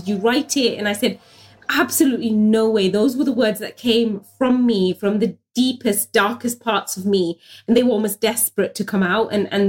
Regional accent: United Kingdom; I suppose growing up, straddling between the two worlds, being British, being Bangladeshi, you know, going to mainstream school, but coming home to an immigrant household, I never felt fully Bangladeshi, but equally, I never felt fully British.

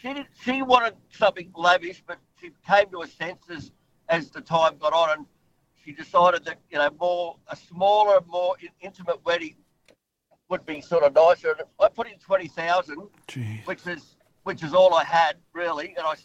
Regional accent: Australia; I mean, me being an Aussie and experience and going through having all the Greeks there

